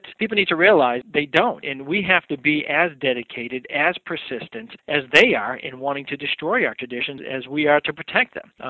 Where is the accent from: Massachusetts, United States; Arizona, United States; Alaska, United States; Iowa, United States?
Massachusetts, United States; For example, I grew up in Massachusetts.